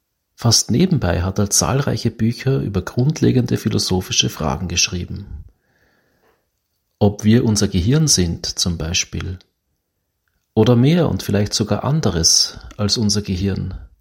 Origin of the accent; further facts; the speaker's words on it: Graz, Styria, Austria; in meiner Heimatstadt Graz in Österreich